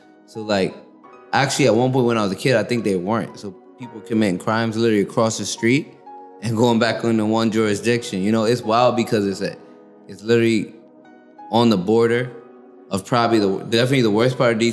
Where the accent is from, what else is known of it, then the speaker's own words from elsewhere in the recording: District of Columbia, United States; born there; I probably almost died when I was born just because it's Greater Southeast.